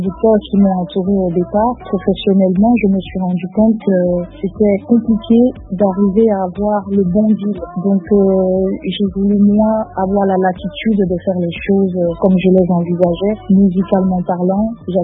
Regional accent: Anglophone Cameroon, Cameroon; Je suis originaire du Cameroun anglophone et j'ai grandi dans une famille de mélomanes.

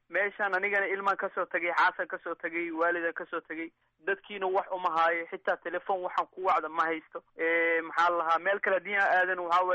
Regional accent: Kunturwaare, Lower Shabelle, Somalia; now in Austria

